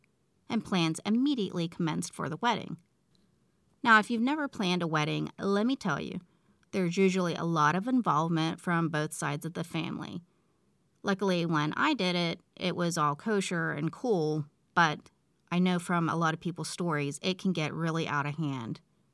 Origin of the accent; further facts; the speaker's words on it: West Virginia, United States; that stuff is really big in this area, Pennsylvania, my hometown in West Virginia.